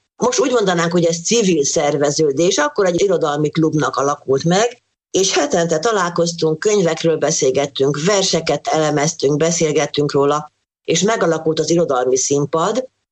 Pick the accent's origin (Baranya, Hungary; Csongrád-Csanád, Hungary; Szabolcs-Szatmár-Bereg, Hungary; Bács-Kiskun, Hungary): Bács-Kiskun, Hungary; Kecskemét; also born or lived in Tiszakécske; Én Tiszakécsként születtem, akkor még Ókécskének hívták. Édesapám a községi tanácsnál volt jegyző, anyukám akkor nem dolgozott. Aztán Kecskemétre költöztünk